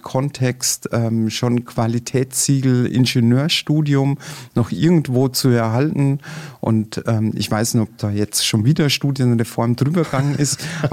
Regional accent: Passau, Bavaria, Germany; in meiner Jugend standen wir in Passau regelmäßig am Exerziersplatz vor der Nibelungenhalle

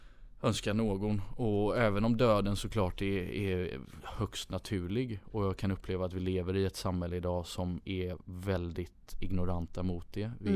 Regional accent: Gothenburg, Västra Götaland County, Sweden; född och uppvuxen i Göteborg, i Örgryte och på Södra Skärgården utanför Göteborg.

